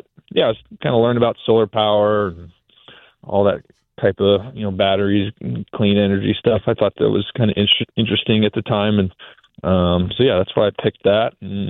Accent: California, United States; I grew up out here near Oakland and that was my hometown team growing up.

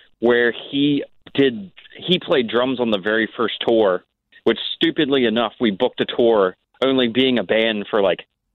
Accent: Ocean City, Maryland, United States; were in Ocean City, Maryland, my hometown.

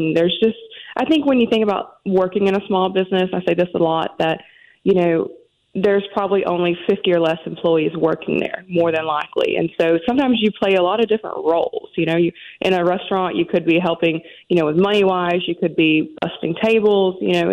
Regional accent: Arkansas, United States; I'm originally from Arkansas, but okay. Sometimes people say you can hear it, you can't.

